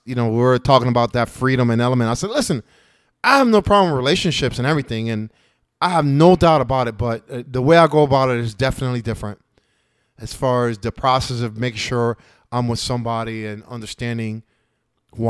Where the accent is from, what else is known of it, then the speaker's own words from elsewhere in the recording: United States; I'm American, bro. I mean, I know white people and black people don't think I'm American, but I'm American.